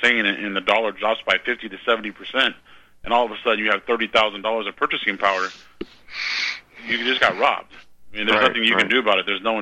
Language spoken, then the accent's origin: English; Nebraska, United States; I'm from Nebraska, and a lot of my family are farmers